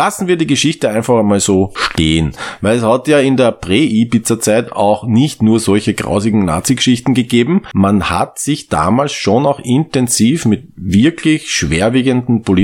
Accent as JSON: {"language": "German", "region": "Vienna", "country": "Austria", "said": "Ja eben, deshalb lehnen wir Wiener ja auch per se jegliche Feiertage strikt ab."}